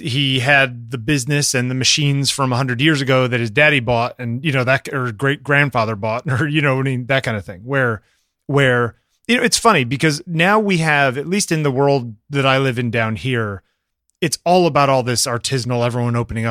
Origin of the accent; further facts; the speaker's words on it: Connecticut, United States; And, I mean, a lot of these towns, and you know, I grew up in Connecticut.